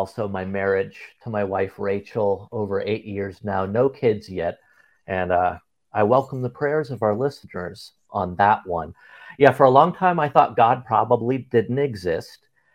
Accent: New Jersey, United States; now in Charleston, United States; Originally New Jersey. I'm currently living in the Charleston, South Carolina area.

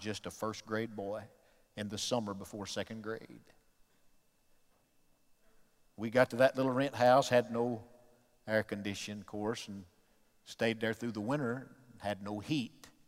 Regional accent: Detroit, Michigan, United States; We lived in Detroit. My daddy had moved there with my mother after they got married in 1950. I was born there in 1953 on

